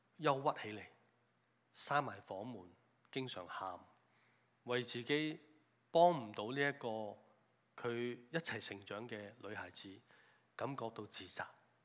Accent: China; 我们中国人经常都勉励自己，年年过，年年难过，年年都过

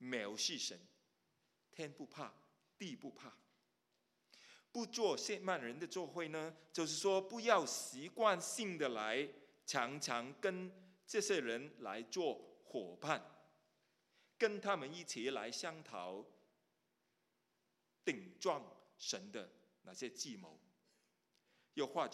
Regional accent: Hong Kong; Chinese is a second language; 就是我是香港出生，在香港长大。那个时候我们的国语都是不是太好啊

